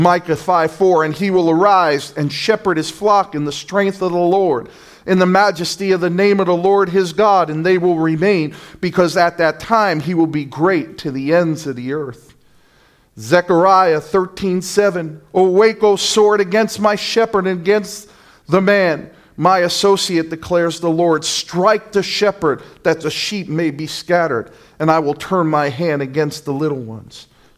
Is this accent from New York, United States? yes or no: yes; New York City, New York, United States; I grew up in New York City. No clue what a shepherd was. No clue about sheep.